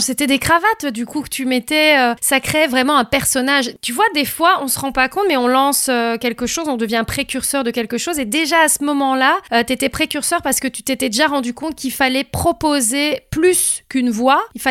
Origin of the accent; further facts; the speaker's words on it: Belgium; puisqu'on est belge tous les deux, on peut se le permettre